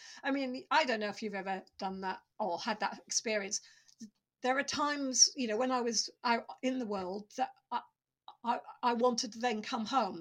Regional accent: East of England, United Kingdom; So I grew up in Norfolk.

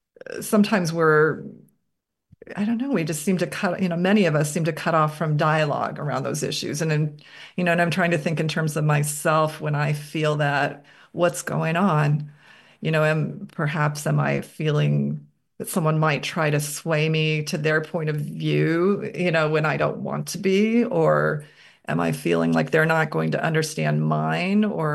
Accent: Midwest, United States; I grew up in the Midwest, you know, this is what you do.

